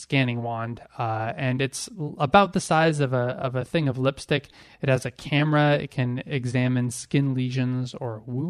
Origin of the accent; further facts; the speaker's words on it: San Diego, California, United States; Well, I grew up in San Diego.